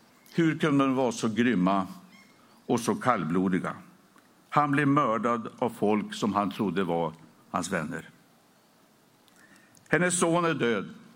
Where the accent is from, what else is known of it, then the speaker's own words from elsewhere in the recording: Örnsköldsvik, Västernorrland County, Sweden; Jag växte upp i Ångermanland, i Sunnersta och i Örnsköldsvik.